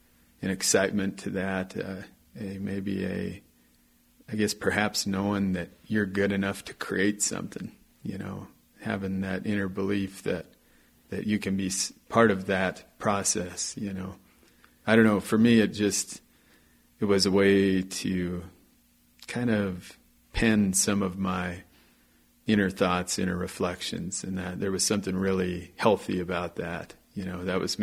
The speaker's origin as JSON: {"language": "English", "town": "Plentywood", "region": "Montana", "country": "United States", "tie": "born or raised there", "said": "We were in northeast Montana, up in Plentywood. And then I grew up working on a farm and ranch north of Plentywood."}